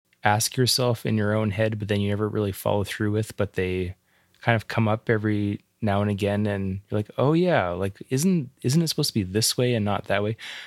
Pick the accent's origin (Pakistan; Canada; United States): Canada; Calgary, Alberta; where I grew up in Southwest Calgary